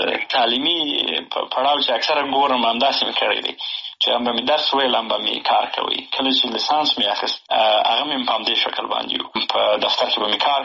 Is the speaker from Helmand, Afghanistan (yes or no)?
yes; Helmand, Afghanistan; also born or lived in Bagram / Pakistan / Kandahar / Nangarhar; زه په باګرام کې پیدا شوی یم او وروسته د هغې نه فامیل هجرت ته اړ شوی وو پاکستان ته تللی وو د یو څه موده وری وخت د هغې نه وروسته بیا بېرته راغلي یو په هلمند کې نو خاپوړي مې په هلمند کې کړي دي